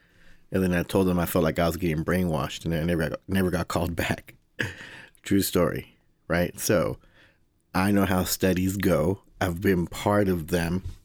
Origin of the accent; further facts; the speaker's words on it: Houston, Texas, United States; I'm from Houston, Texas, where cannabis is illegal.